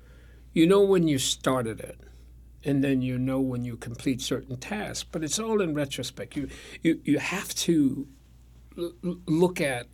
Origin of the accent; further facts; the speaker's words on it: Connecticut, United States; Yeah, born and raised in Connecticut.